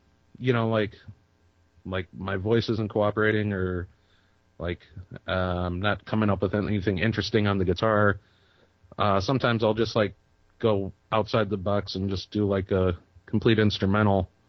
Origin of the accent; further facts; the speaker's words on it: Waukegan, Illinois, United States; Yeah, actually, I grew up in Waukegan, which is about 45 minutes, an hour north of Chicago, right on the lake, and spent pretty much most of my life there in Lake County.